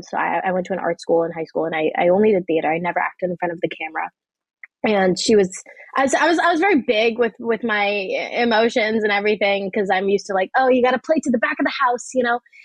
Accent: Pakistan; it's what I related to most outside of being a Pakistani, you know, Muslim 16-year-old girl.

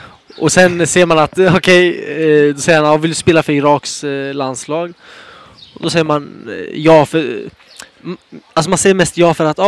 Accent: Sweden; born there; Samtidigt som, det är inte mitt val att jag föddes i Sverige, nej. Alltså, nej. Något sånt. Även om jag är jättetacksam, det är det enda landet jag vill vara för, ja. Hade velat vara född i.

